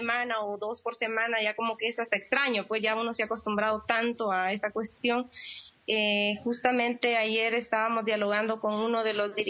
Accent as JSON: {"language": "Spanish", "country": "Honduras", "said": "desde aquí, desde Honduras, Centroamérica. Y pues contar un poco de la criminalización, nosotros como hondureños y hondureñas"}